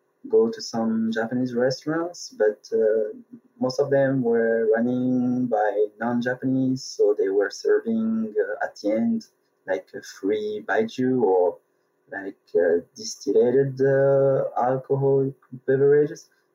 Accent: France; also born or lived in Tunisia; I'm from France and Tunisia, both. So I was born in France, but I spent part of my life in Tunisia too. So I grew up between the two cultures

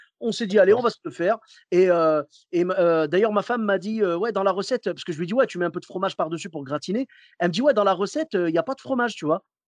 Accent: Clermont-Ferrand, Auvergne-Rhône-Alpes, France; Moi, je viens de Clermont-Ferrand, tu sais, là-bas, c'est le pays du bleu d'Auvergne.

